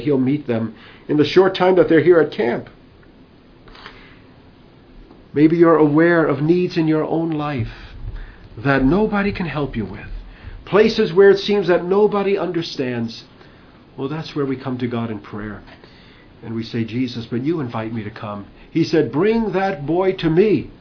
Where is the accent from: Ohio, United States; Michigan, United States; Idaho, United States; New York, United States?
New York, United States; Medford; I grew up in Medford, Long Island, and went to school out there, and there was this fellow, Vinny.